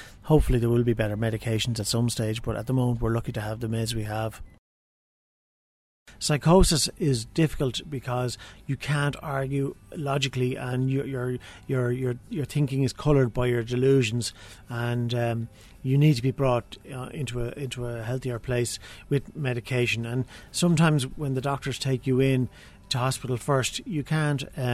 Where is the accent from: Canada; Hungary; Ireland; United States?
Ireland; Dublin, Leinster; My earliest memories were growing up in Hainault Road in Foxrock.